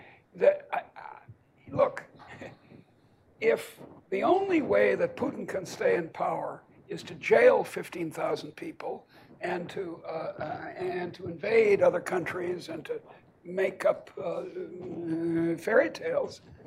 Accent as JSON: {"language": "English", "town": "Boston", "region": "Massachusetts", "country": "United States", "also_born_or_lived": "Iowa", "said": "And I come from Boston, and we have our own little ideology."}